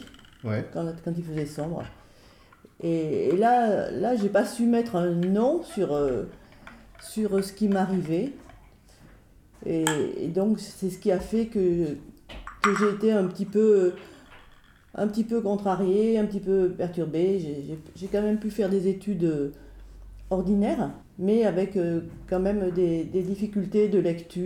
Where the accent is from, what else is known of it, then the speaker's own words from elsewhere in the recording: Grenoble, Auvergne-Rhône-Alpes, France; born there; moi je suis née à Grenoble, ouais. Il y a déjà un petit nombre d'années.